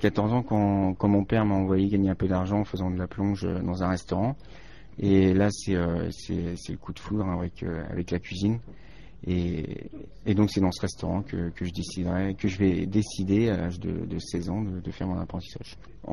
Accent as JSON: {"language": "French", "town": "Redon", "region": "Brittany", "country": "France", "said": "Je suis originaire de Bretagne. De Redon, voilà."}